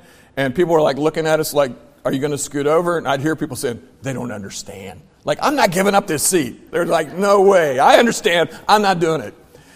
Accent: Shawnee, United States; I'm thinking, I'm from Shawnee. How did I get here?

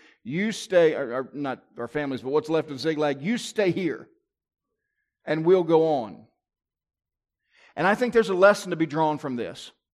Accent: Petersburg, Virginia, United States; I grew up in Petersburg, Virginia.

